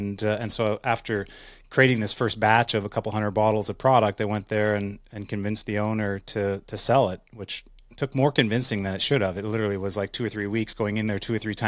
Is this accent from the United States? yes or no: no; Winnipeg, Manitoba, Canada; I grew up in Winnipeg, Manitoba, to a single mom, and we were poor